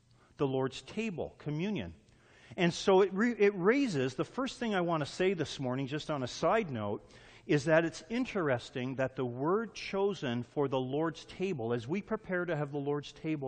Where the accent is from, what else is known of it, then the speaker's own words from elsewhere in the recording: Canada; And I have two Thanksgivings because I'm Canadian.